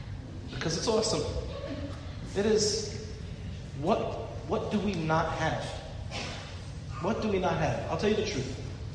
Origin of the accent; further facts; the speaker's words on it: Five Towns, New York, United States; now in Ramat Beit Shemesh, Israel; I grew up in the Five Towns. I live in Ramat Beit Shemesh, right next to the Five Towns.